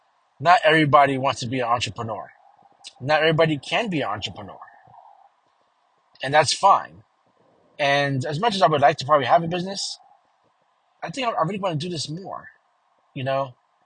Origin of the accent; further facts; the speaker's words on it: Brooklyn, New York, United States; growing up in Brooklyn in the hood